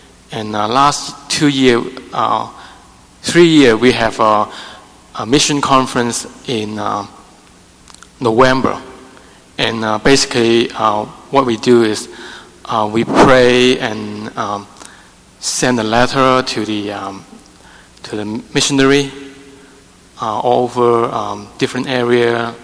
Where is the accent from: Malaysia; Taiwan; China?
China; Guangdong; 我可能要用英文，因为我是广东人